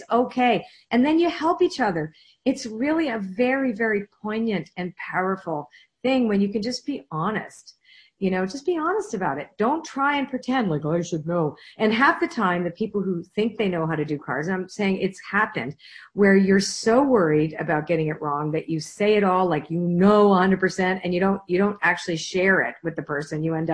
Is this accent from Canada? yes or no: yes; Toronto, Ontario, Canada; we're from Toronto